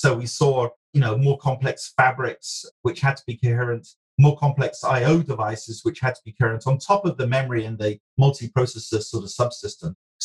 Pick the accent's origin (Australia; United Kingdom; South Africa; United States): United Kingdom; I'm British.